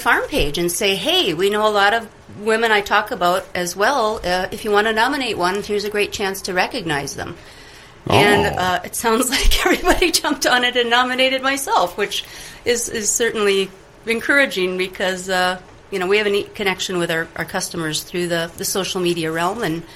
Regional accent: Innisfil, Ontario, Canada; I'm from Innisfil, near Thornton. And I am a newer to farming, middle-aged farming woman.

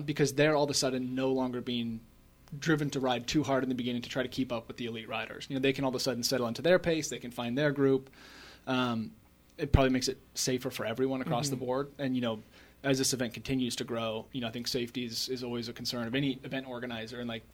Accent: Oregon, United States; now in Vermont, United States; You know, I grew up in Oregon. Now I live in Vermont.

